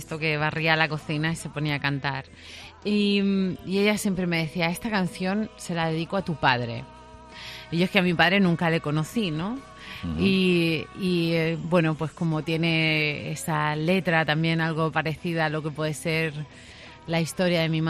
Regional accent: southern Spain, Spain; como yo soy una mujer española de raza, no dejo de serlo, ¿no? Porque haber sido del sur de España y tengo mi carácter y mis ojos negros

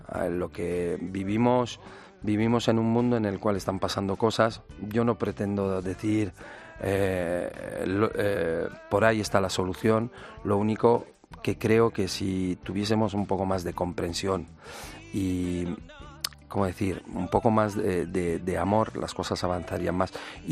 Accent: Bilbao, Basque Country, Spain; first language French; Spanish is a second language; also born or lived in France; como podéis ver en mi acento, los de Bilbao nacemos donde queremos y a mí me dio por nacer en Francia en el 71. Así que nada, yo crecí con la música en inglés.

